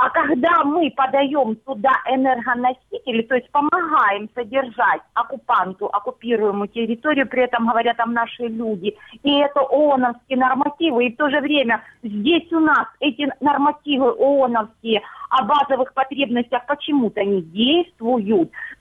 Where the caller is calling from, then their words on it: Luhansk Oblast, Ukraine; Здравствуйте. Луганщина.